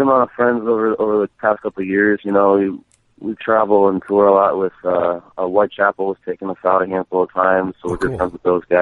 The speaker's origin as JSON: {"language": "English", "region": "Massachusetts", "country": "United States", "said": "Oh, we're from Western Mass, yep"}